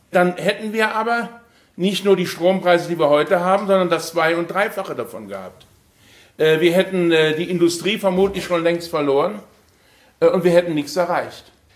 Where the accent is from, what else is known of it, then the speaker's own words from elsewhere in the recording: Aachen, North Rhine-Westphalia, Germany; ich komme aus Aachen